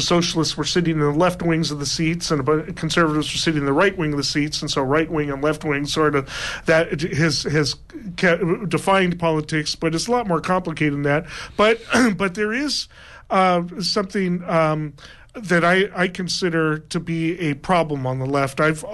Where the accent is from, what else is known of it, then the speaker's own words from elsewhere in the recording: California, United States; I come from the Bay Area, too. I don't really consider any part of Humboldt County urban